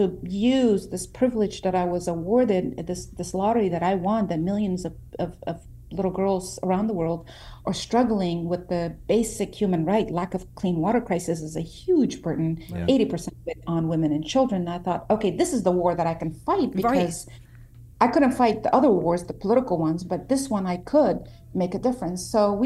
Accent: United States; Because you know, growing up in the States, I grew up with Kate Moss being the Vogue cover

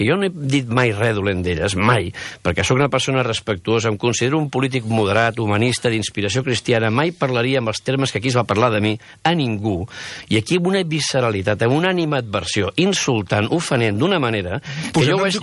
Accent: Catalonia, Spain; born or raised there; first language ca

